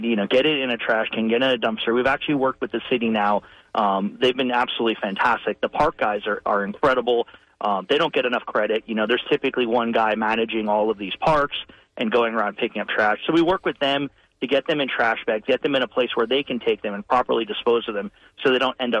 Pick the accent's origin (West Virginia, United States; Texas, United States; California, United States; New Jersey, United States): New Jersey, United States; You know, I came from New Jersey, which is, you know, the Garden State, and most of it is quite beautiful.